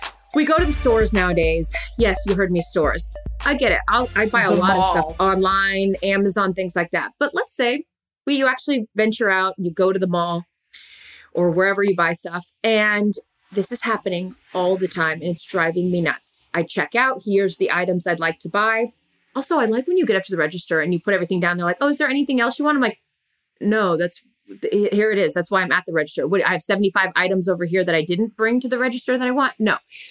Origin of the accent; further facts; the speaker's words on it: Seattle, Washington, United States; when I grew up in Seattle, I would